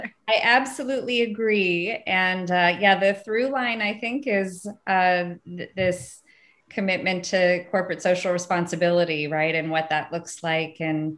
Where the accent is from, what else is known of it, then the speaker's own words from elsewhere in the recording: Indianapolis, Indiana, United States; Indianapolis is my hometown. I grew up here, but I ended up in Cincinnati because of my pathway from college at Miami University.